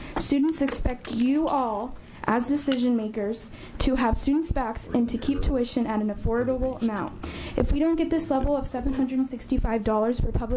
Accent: White City, Oregon, United States; I am from White City, Oregon.

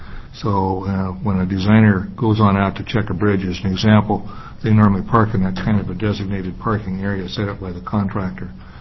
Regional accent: Portland, Oregon, United States; I'm an attorney from Portland

